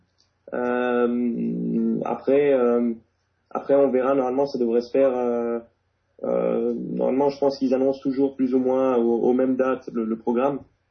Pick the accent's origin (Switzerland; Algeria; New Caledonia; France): Switzerland; Geneva; Je suis né à Genève, j'ai vécu toute ma vie là-bas et je vis encore actuellement à Genève, mais je ne suis pas suisse. Je suis français-italien, résident à Genève en fait.